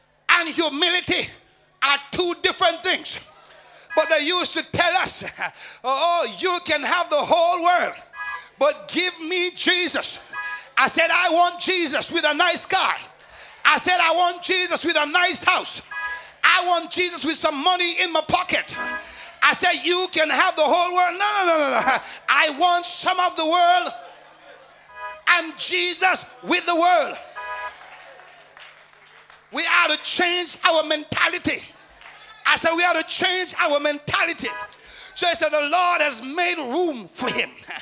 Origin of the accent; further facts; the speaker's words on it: Jamaica; I remember growing up in Jamaica